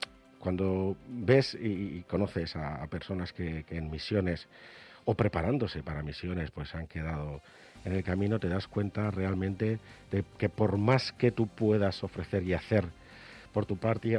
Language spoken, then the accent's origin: Spanish; Barcelona, Catalonia, Spain; en mi caso, que yo soy de Barcelona y la verdad que no tengo familia militar